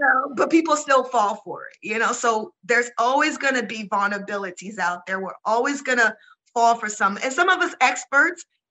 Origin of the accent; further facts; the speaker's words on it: Nigeria; I'm Nigerian and I hate the whole Nigerian prince email